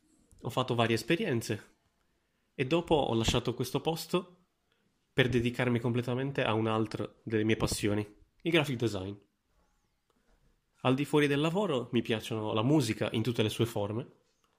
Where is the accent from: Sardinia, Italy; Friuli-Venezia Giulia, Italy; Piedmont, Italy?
Sardinia, Italy; born there; sono nato nel 1990 in Sardegna, una delle due grandi isole italiane.